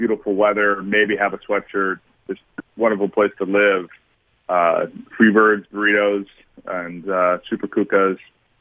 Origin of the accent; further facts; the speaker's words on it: Santa Barbara, California, United States; I grew up in Santa Barbara, so there wasn't, like, a local sports team that was nearby